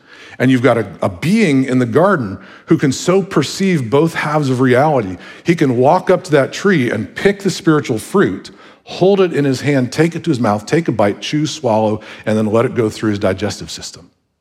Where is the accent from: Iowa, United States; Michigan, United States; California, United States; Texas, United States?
Michigan, United States; I'm from Michigan, where the trees are like 150 feet tall.